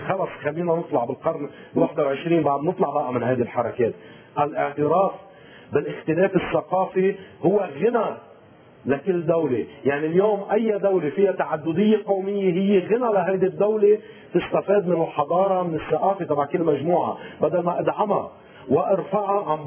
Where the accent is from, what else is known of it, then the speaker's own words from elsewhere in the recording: Syria; أنا عندي لغة، عندي تاريخ، عندي حضارة، أنت سوري عربي، كيف أنا سوري عربي؟ أنا عندي لغتي، عندي حضارتي، عندي تاريخي، اسم سوريا من اسم السرياني، كيف أنا أكون عربي؟